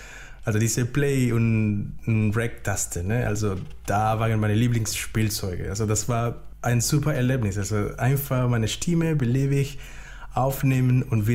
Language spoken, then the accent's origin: German; Panama; now in Hamburg, Germany; ich wohne in Deutschland seit fast 9 Jahren. Aber ich komme ursprünglich aus Panama. Das ist ein kleines Land in Mittelamerika. Mega schön, aber Hamburg ist auch schön und ist meine Heimat geworden.